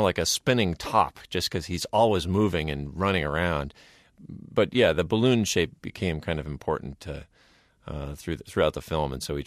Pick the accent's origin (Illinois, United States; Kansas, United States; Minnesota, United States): Minnesota, United States; I grew up in Minnesota where we didn't have a lot of exotic stuff